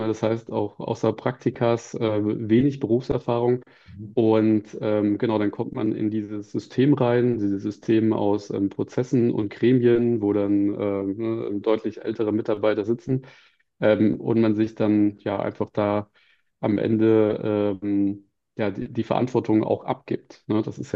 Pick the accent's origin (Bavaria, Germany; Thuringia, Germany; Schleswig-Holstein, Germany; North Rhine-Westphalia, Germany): Thuringia, Germany; Erfurt; Wir sind beide in Erfurt aufgewachsen